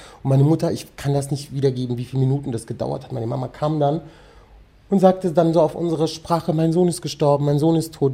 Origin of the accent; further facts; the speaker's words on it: Rüsselsheim, Hesse, Germany; born there; Meine Eltern sind irgendwann mal von Serbien nach Deutschland migriert. Und irgendwann mal bin ich dann tatsächlich in Rüsselsheim geboren. Und wir haben aber damals auf dem Campingplatz gewohnt.